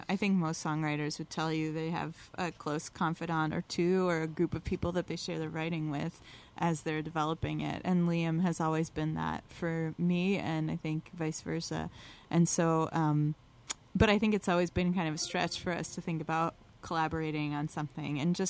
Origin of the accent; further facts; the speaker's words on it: East Coast, United States; So I grew up in on the East Coast.